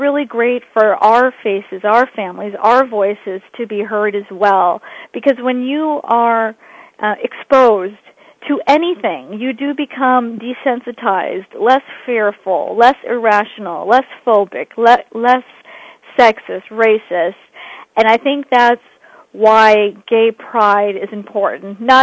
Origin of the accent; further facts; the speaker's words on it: California, United States; Since I grew up in California, and now I live on the East Coast